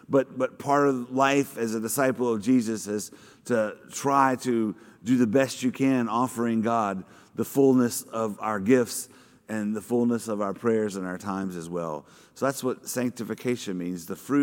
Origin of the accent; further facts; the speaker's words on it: Louisiana, United States; child of Louisiana, I've never lived north of Richmond, Virginia in my entire life. All I know is being a Southerner from the southeastern part of the United States.